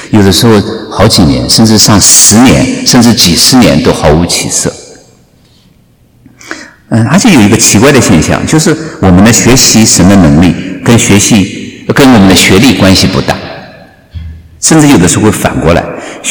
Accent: Jiangsu, China; 然后我们是苏北人，苏北人更好玩，

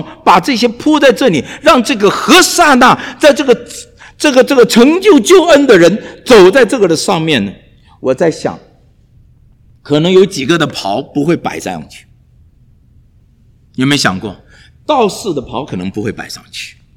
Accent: China; 我们在国内长大，经历了太多。6岁背着书包，就文化大革命开始。

